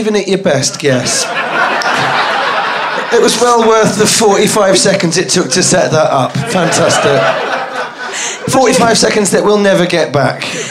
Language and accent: English; London, United Kingdom; My accent changes. Because I'm from North London, but everyone thinks I'm from Bristol, because I lived with some people from Plymouth for 3 years at uni. And then... and all my family are from sort of Staffordshire and Yorkshire.